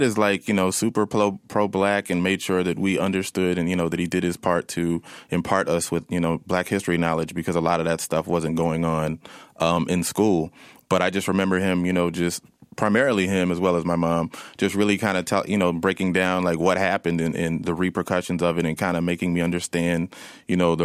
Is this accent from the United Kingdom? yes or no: no; Tulsa, Oklahoma, United States; because I'm from Tulsa. I'm living in the city.